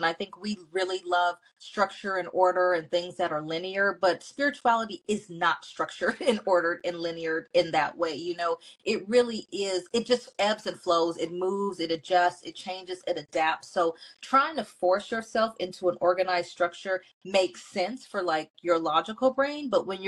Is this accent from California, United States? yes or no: yes; California, United States; We're both from California. So that's a huge hint. You may not know what it means just yet, but we are both from California. I'm a Southern California girl.